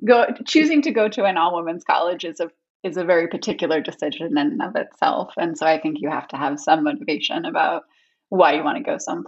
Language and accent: English; Massachusetts, United States; So I grew up in Massachusetts, and it's a pretty common thing.